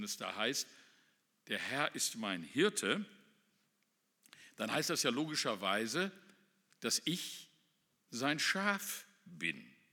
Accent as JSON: {"language": "German", "region": "North Rhine-Westphalia", "country": "Germany", "tie": "born or raised there", "said": "Ich bin im Ruhrgebiet aufgewachsen, da gab es viele Taubenzuchtvereine, so in den Bergmannsiedlungen"}